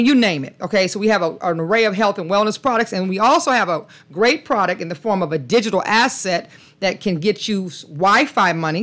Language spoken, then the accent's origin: English; Houston, Texas, United States; And we are all from Houston, Texas, where the company, the headquarters, is based out of Houston, Texas